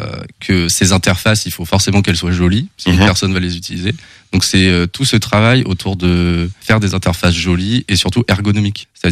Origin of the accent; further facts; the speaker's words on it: Amiens, Hauts-de-France, France; now in Angers, France; De base, je ne suis pas angevin. J'espère que ça ne va pas en décevoir certains. Moi, je viens d'Amiens. Et je suis arrivé sur Angers il y a à peu près 5 ans.